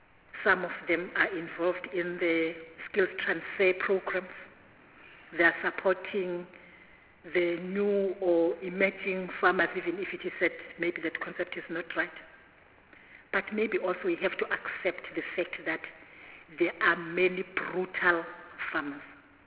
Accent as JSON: {"language": "English", "region": "Mpumalanga", "country": "South Africa", "said": "I'm saying this because I come from Mpumalanga."}